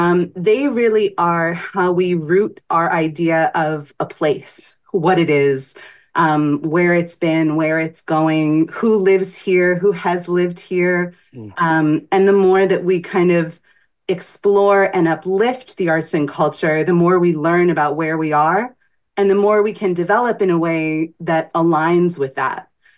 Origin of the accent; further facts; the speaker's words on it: Northampton, Massachusetts, United States; now in Greenfield, United States; So I grew up in Northampton and was gone from the region for about 17 years. And when I moved back, I bought a house in Greenfield.